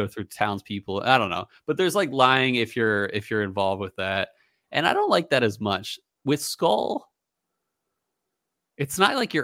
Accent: Philadelphia, Pennsylvania, United States; No, he's an old friend. We grew up together in Philly.

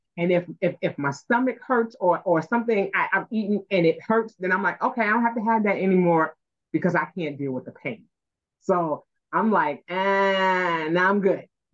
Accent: New York, United States; even though I grew up in New York, both my grandmothers are from Georgia

